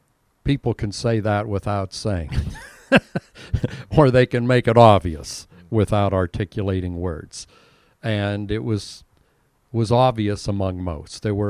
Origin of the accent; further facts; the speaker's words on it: Butler, United States; I had zero cross-cultural experience, because I grew up in Butler where everybody looked like me.